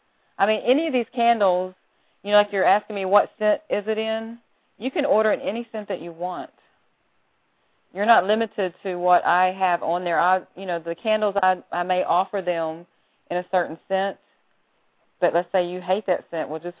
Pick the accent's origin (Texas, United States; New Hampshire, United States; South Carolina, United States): Texas, United States; Humble; I'm just north of Houston. Okay. In the Humble area.